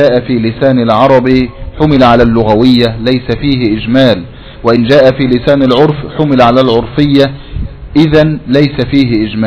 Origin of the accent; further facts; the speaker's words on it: Najd, Saudi Arabia; أما عندنا في نجد فالشاة هي الأنثى من الضأن